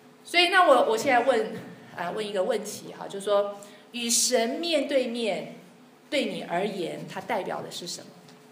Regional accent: Hsinchu, Taiwan; 我们以前我是在台湾新竹长大的，

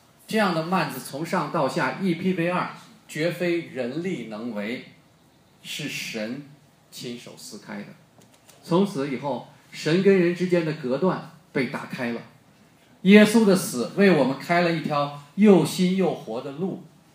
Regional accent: China; 我们中国人也常常这样说，对吧？

